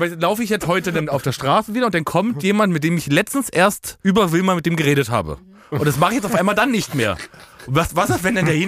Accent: Vienna, Austria; Ich bin ein Wiener

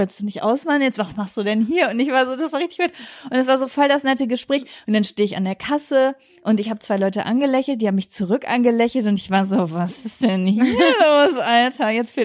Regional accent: Lübeck, Schleswig-Holstein, Germany; weil ich komme ja auch aus Lübeck.

